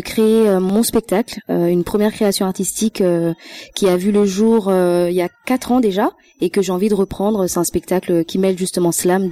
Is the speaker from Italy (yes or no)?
no; French Guiana; also born or lived in Montpellier; moi je suis une guyanaise, je suis slameuse et comédienne, je rentre tout juste là de Montpellier. Ça fait 6 mois que je suis en Guyane